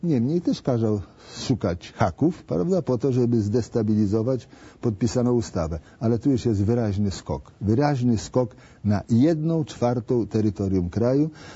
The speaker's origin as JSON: {"language": "Polish", "town": "Warsaw", "region": "Masovian Voivodeship", "country": "Poland", "said": "Ja jestem no warszawiakiem, wcielonym troszeczkę, mieszkałem pod Warszawą, tam się moi rodzice urodzili, a teraz Stara Miłosna jest w Warszawie."}